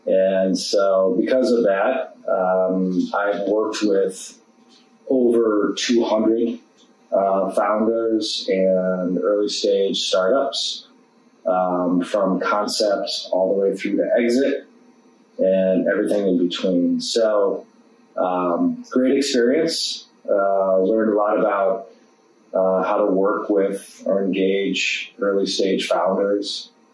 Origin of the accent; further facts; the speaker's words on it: Canton, Ohio, United States; So I grew up in Northeast Ohio. I was born in Canton.